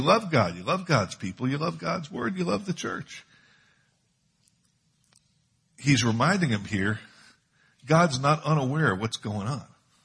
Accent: Philadelphia, Pennsylvania, United States; Where I grew up in Philadelphia, there's a church you can go to that had a leader of that church who they considered very holy

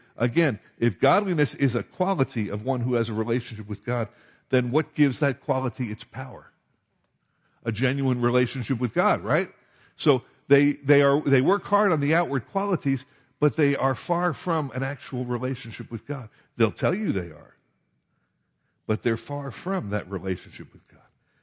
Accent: New Jersey, United States; When I was a little kid, I grew up on the East Coast, and my parents used to, why, I don't know, but when I was like 8 years old, they'd let me take a rowboat out into Barnegat Bay and fish

